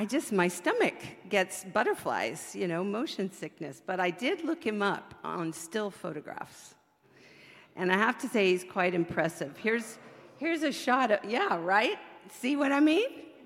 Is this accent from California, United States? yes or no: yes; California, United States; I was raised in California.